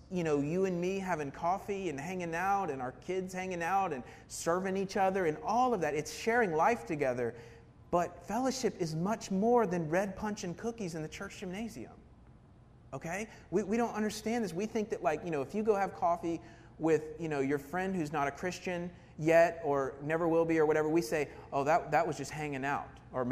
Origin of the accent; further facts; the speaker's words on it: the South, United States; My wife is from the Midwest. I'm from the South.